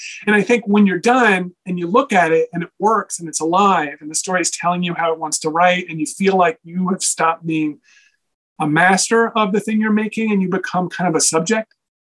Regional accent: Texas, United States; Well, I grew up in Texas in a very non-art environment.

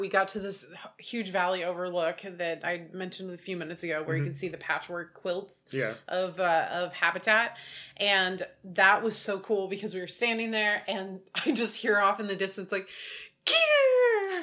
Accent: Portland, United States; family property out here, family hotel, and then growing up in Portland and everything.

